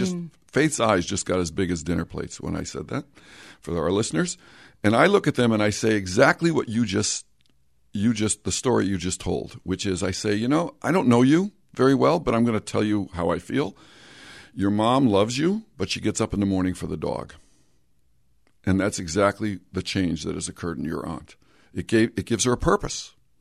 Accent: Windham, Connecticut, United States; Well, and I'm from Windham.

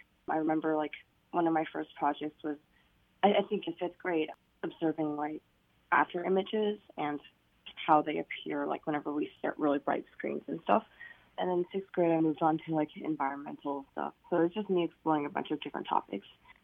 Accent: Louisiana, United States; And so I went to Cattaparis-Magnet High School, and I'm from Louisiana.

